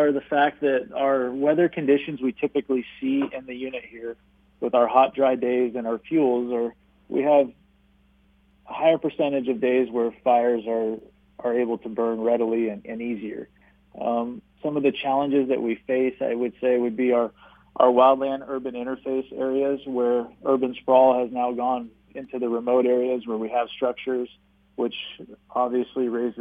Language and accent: English; Nevada City, California, United States; Yeah, so I grew up in Nevada City, California, another foothill community just north of here by about 100 miles.